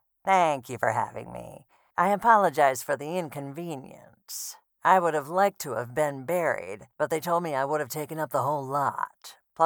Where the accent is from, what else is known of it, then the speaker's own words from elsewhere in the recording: Lima, Ohio, United States; born there; Not at all. I was born in Lima, Ohio.